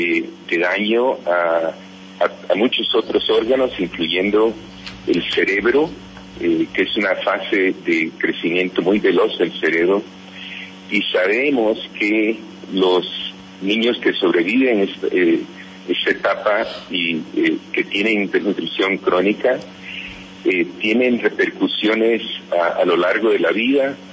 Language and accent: Spanish; Honduras; now in Atlanta, United States; Soy hondureño, aunque salí de Honduras hace muchísimo, muchísimo tiempo.